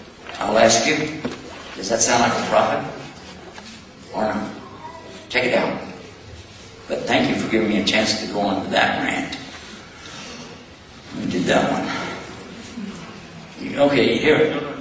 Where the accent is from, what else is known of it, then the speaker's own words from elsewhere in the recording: Texas, United States; I'm from Texas, by the way, and I know how land works.